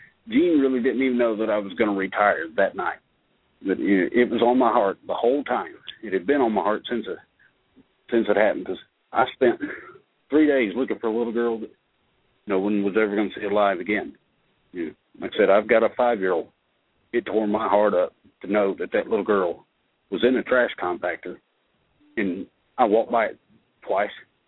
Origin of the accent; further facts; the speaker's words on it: Canton, United States; And I grew up here in Canton. I've been here 40 years, you know, born and raised in this community.